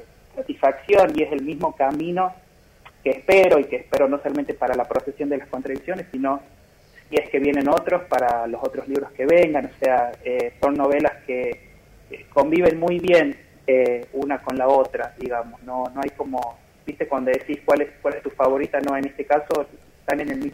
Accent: La Rioja, Argentina; now in Buenos Aires, Argentina; el público de La Rioja, que es como mi público primario, porque soy de ahí, soy riojano, o sea, hace 10 años que estoy en Buenos Aires y no se me va el acento

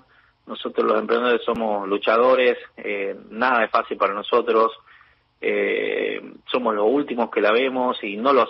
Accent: Salvador Mazza, Salta, Argentina; moved away as an adult; also born or lived in Spain; yo nací en Salvador Massa, en la provincia de Salta, y terminé el secundario y me fui a España a probar suerte. Y cuando terminé el secundario estuve en España 2 años, hasta los 20 casi estuve trabajando allá

